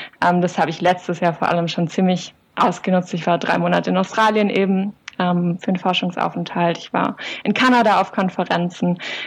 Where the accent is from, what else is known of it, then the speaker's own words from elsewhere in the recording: Baden-Württemberg, Germany; ich komme auch aus der Gegend von Tübingen. Also ich bin aufgewachsen auf der Schwäbischen Alb, ist nicht so weit weg